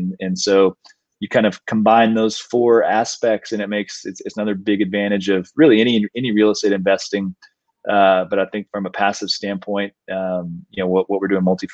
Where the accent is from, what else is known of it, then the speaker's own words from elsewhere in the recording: Austin, Texas, United States; You know, so we're born and raised in Austin.